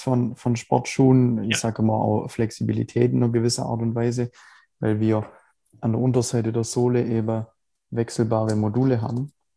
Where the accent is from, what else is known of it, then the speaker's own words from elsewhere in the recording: Biberach, Baden-Württemberg, Germany; ich komme aus Biberach, also unterhalb von Ulm. Also der Großteil meiner Zeit eigentlich schon immer hier. Bin auch viel in Ulm unterwegs. Also das ist so mein, also Landkreis Biberach, Landkreis Ulm, das sind so meine Heimatregionen im Prinzip.